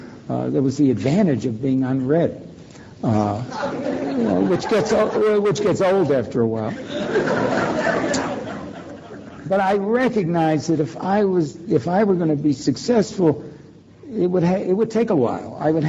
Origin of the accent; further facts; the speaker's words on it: Detroit, Michigan, United States; Well, I'm from Detroit. It's curious. I mean, I should have been manufactured in Wolfsburg, where they made VW.